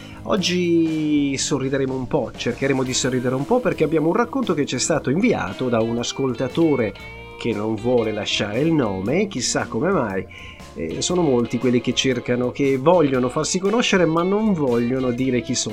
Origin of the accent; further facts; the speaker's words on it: Trentino-Alto Adige, Italy; io sono trentino. Per lo stesso motivo potevo dire del Trentino Alto Adige, anzi no, della provincia autonoma di Trento